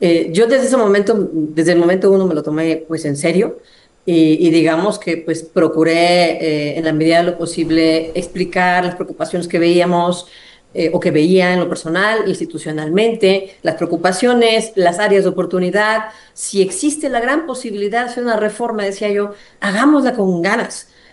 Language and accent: Spanish; Monterrey, Nuevo León, Mexico; Yo soy regia y pues así somos acá en mi tierra, ¿no?